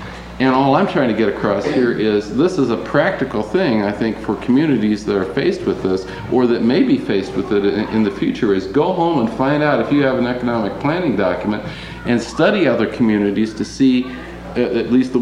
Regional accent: Decorah, Iowa, United States; I'm from Decorah, Iowa, and Brad is too. Our community is faced precisely with this issue

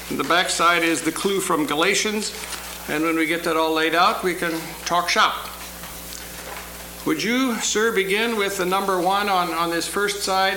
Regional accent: St. Louis, Missouri, United States; I'm from St. Louis, Missouri.

